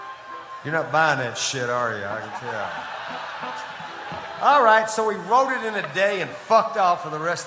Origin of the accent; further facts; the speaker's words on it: Alabama, United States; many, many years ago when I grew up surfing on the Alabama coast, let's just face this, we dreamed of California